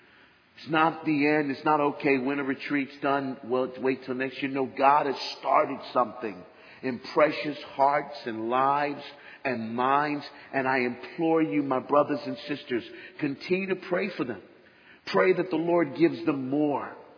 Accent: Philadelphia, Pennsylvania, United States; I'm Philadelphian, remember, and no matter how badly the 49ers might have been doing at that time

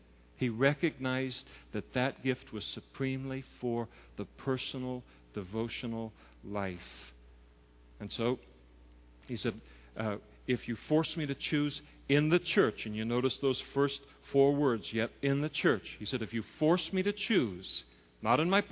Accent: United States; They were speaking Romanian. It's an affront to me as American.

